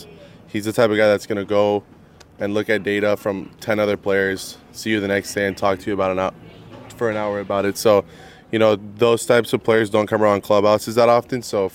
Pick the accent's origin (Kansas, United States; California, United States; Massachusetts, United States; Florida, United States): California, United States; San Diego; Well, I mean, I'm from San Diego, so I don't have many items that are like thick.